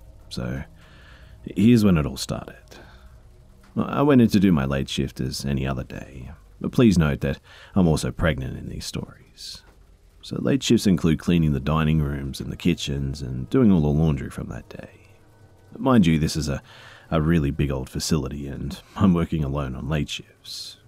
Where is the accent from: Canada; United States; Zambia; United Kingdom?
Canada; Alberta; I'm from Canada, Alberta, and that's all I can really say